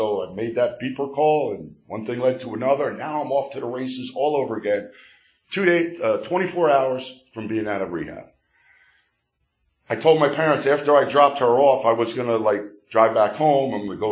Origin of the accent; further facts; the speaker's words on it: Elizabeth, New Jersey, United States; I grew up in Elizabeth.